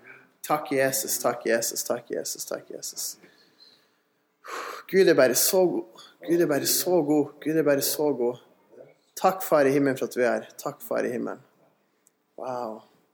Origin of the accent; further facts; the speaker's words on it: Mo i Rana, Nordland, Norway; jag kommer från Moirana